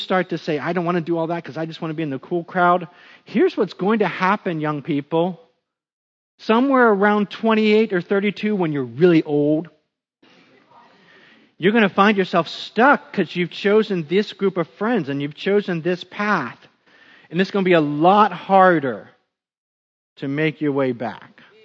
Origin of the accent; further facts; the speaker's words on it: United States; And look, I'm an American.